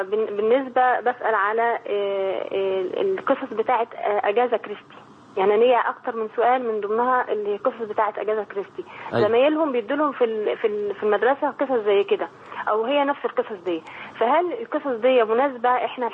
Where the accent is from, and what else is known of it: Mecca, Makkah Province, Saudi Arabia